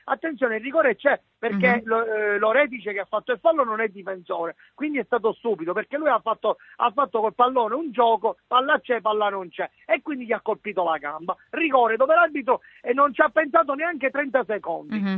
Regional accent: Palermo, Sicily, Italy; la mia esternazione è stata da palermitano

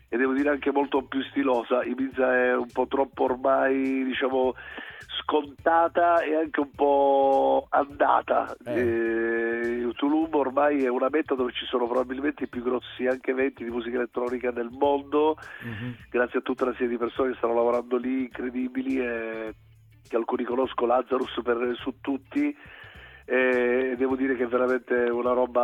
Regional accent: Sicily, Italy; io sono ovviamente, come tanti sanno, sono della East Coast, non sono della West Coast, della Sicilia

